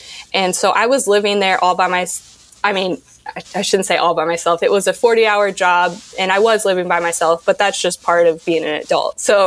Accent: Rolla, Missouri, United States; I am from Rolla, Missouri, even smaller than Springfield. I'm from a small town, and that's actually where my school is at.

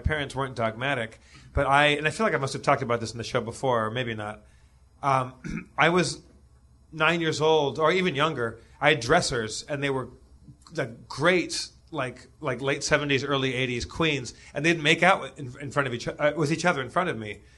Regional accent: Los Angeles, California, United States; I grew up in Los Angeles.

